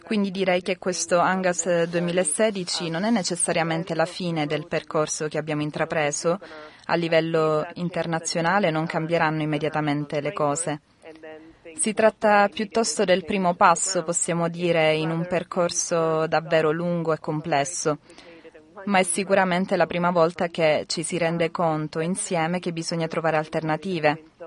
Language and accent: Italian; Mexico; Dal mio punto di vista, posso dirvi che vengo dal Messico, dove la società civile si è fatta sentire molto e ha fatto molta pressione sul presidente per non far cancellare la sua partecipazione a UNGAS.